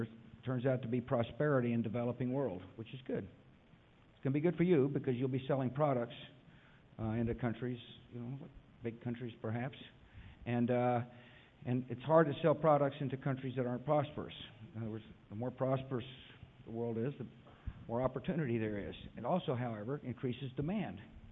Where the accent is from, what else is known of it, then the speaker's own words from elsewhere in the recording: Texas, United States; You know, I came from Texas with a set of values, and I'm going to go home with the same set of values